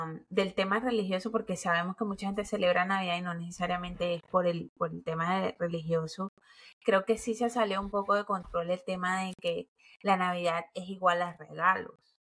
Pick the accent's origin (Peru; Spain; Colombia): Colombia; nosotros venimos de Colombia